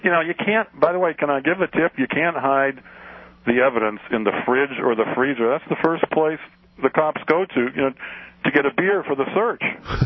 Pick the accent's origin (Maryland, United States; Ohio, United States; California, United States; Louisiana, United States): Louisiana, United States; New Orleans; dude, I come from New Orleans.